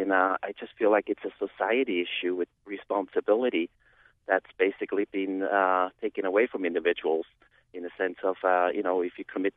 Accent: Switzerland; I born and raised in Switzerland.

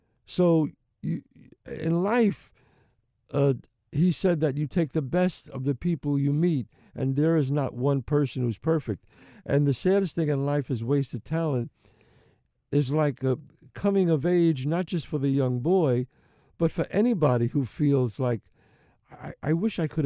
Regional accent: New York City, New York, United States; And the beauty about where I grew up in the Bronx, each crew had their own music

